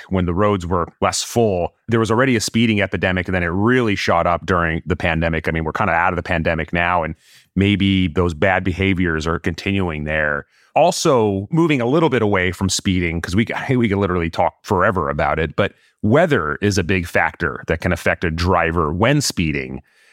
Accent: California, United States; I don't want to out myself, but I am a Californian. I live in Los Angeles.

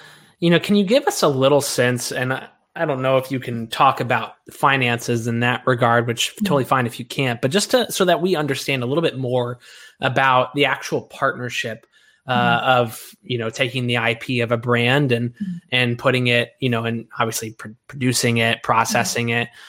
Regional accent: Kentucky, United States; I mean, I'm from Kentucky.

